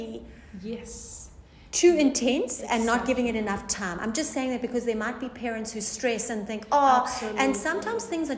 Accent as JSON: {"language": "English", "country": "South Africa", "also_born_or_lived": "United Kingdom / Namibia", "lives_now": "New Zealand", "said": "I'm from South Africa. I find that, like, and we're living in New Zealand. Mm-hmm. So without saying what it is like in each country, I've also lived in the United Kingdom and in Namibia, which is in Africa."}